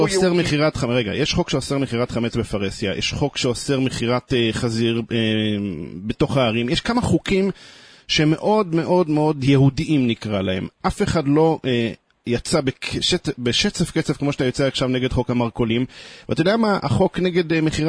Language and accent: Hebrew; Jerusalem, Jerusalem District, Israel; לא רק כיהודי חרדי, גם כירושלמי.